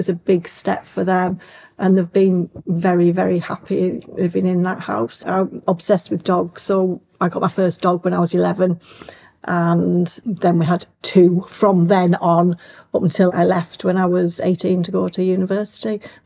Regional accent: Middlesbrough, North East England, United Kingdom; born there; I was born in Middlesbrough. I was the eldest of two children.

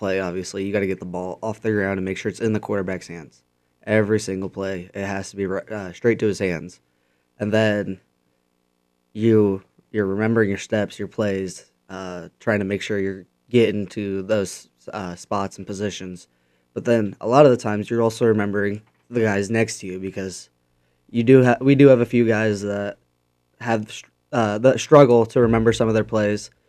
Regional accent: Warsaw, United States; I grew up around Warsaw. I live around Chapman right now. I also live in Webster a little bit of the time.

